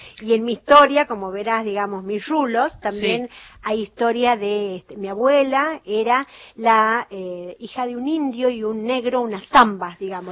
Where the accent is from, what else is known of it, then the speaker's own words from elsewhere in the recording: La Quiaca, Jujuy, Argentina; Entonces, primero, La Quiaca, mi pueblo natal